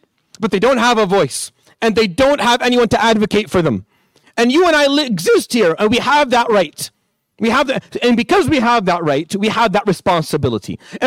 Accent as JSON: {"language": "English", "town": "Toronto", "region": "Ontario", "country": "Canada", "tie": "born there", "also_born_or_lived": "Syria", "said": "I was born in Richmond Hill. I was born in Toronto. I lived in Syria by choice. I studied there by choice. I stayed in the university there by choice. I got married and stayed there by choice."}